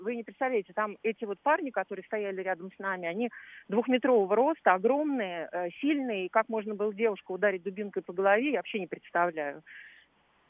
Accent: Moscow, Russia; я из Москвы

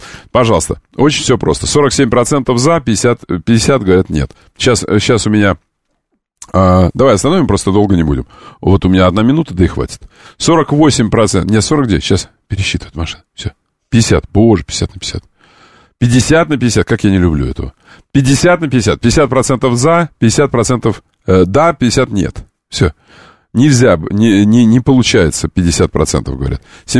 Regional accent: Moscow, Russia; мы, москвичи, когда проезжаем через эти все чудесные места

